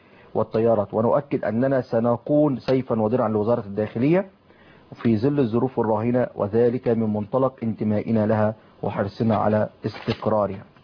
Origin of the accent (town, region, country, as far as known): Egypt